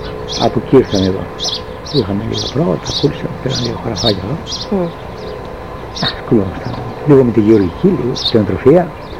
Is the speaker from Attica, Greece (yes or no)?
no; Ano Kerdyllia, Central Macedonia, Greece; born there; also born or lived in Drama; Εγώ είμαι από τα Άνω Κερδίλα. Εκεί έχω γεννηθεί.